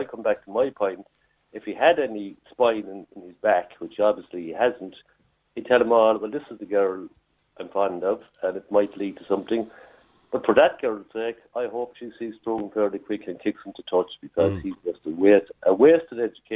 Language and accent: English; Cork, Munster, Ireland; I'm from Cork